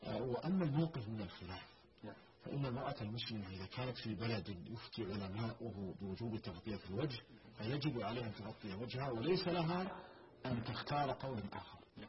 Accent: Saudi Arabia; مثلا عندنا في المملكة العربية السعودية

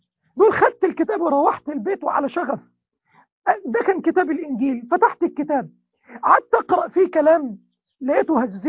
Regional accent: Egypt; احنا طبعا كمصريين بنحب المحترفين،

